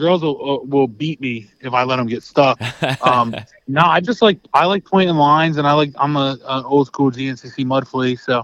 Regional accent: Millville, New Jersey, United States; Oh, local South Jersey guy. Sand, Pine Barrens, Millville.

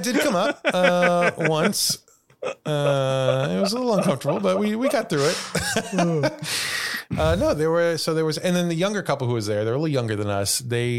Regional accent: Chicago, Illinois, United States; But I think when I told them I was from Chicago

